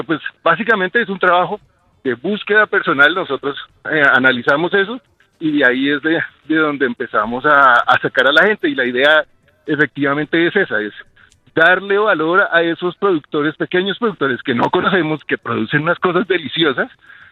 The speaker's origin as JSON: {"language": "Spanish", "country": "Colombia", "said": "vemos que la mayoría de nosotros como colombianos preferimos los quesos frescos"}